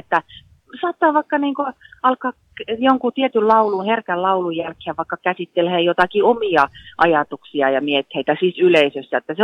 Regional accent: Lapland, Finland; kun mä olen Lapista lähtenyt

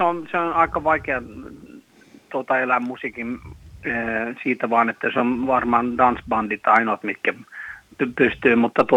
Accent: Kinnula, Central Finland, Finland; now in Stockholm, Sweden; 69 tultiin Kinnulasta Torshellaan ja tuolla Eskilstunnan vieressä. Nyt mä oon kyllä asunut Tukholmassa melkein 30 vuotta.

